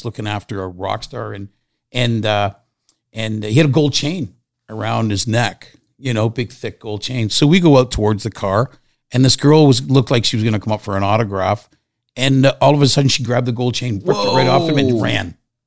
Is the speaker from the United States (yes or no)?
no; Canada; I maybe because it's I'm a Canadian thing and stuff like